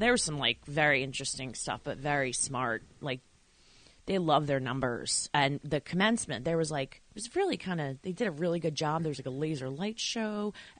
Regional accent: Northeast, United States; we're going to tell the truth and we're from the Northeast.

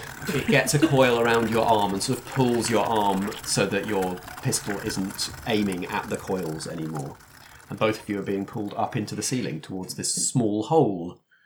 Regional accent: England, United Kingdom; We're English and we don't know guns

